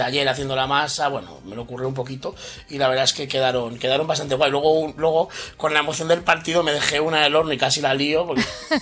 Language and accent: Spanish; Madrid, Community of Madrid, Spain; los que somos originarios de Madrid pensamos siempre que las únicas patatas bravas que existen son las nuestras